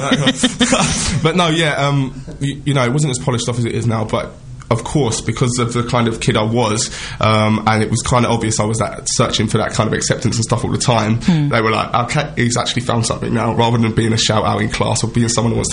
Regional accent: England, United Kingdom; 25. I am English.

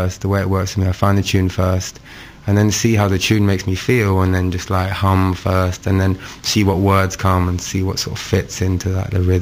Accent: South West England, United Kingdom; now in London, United Kingdom; I'm from Devon, and I couldn't have my piano up here with me in London.

